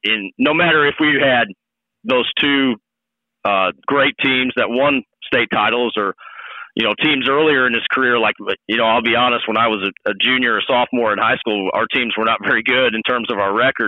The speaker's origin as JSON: {"language": "English", "town": "Belleville", "country": "United States", "tie": "born or raised there", "said": "I grew up in Belleville born and raised"}